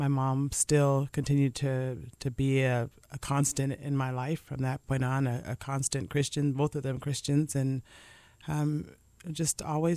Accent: Lancaster, California, United States; born or raised there; also born or lived in Los Angeles

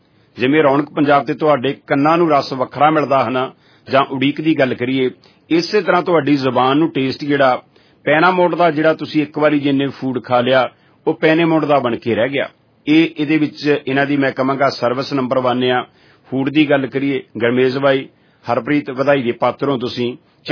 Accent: Jalandhar, Punjab, India; ਮੈਨੂੰ ਬਹੁਤ ਵਧੀਆ ਲੱਗਦਾ ਕਿਉਂਕਿ ਮੇਰਾ ਜ਼ਿਲ੍ਹਾ ਵੀ ਜਲੰਧਰ ਆ, ਬਿਲਕੁਲ ਪਿੰਡ ਵੀ ਲੱਗੇ ਆ

